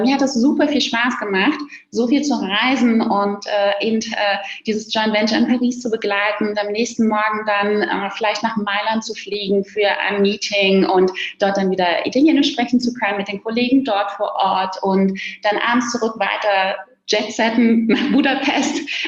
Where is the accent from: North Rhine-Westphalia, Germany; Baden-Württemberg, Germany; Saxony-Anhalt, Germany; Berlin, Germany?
Berlin, Germany; born there; Und jetzt bin ich gebürtige Berlinerin